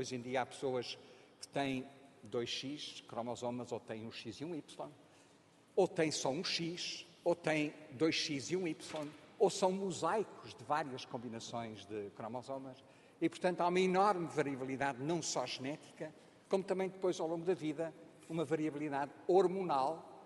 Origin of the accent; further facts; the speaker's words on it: Mozambique; Eu cresci em Moçambique, na África do Sul.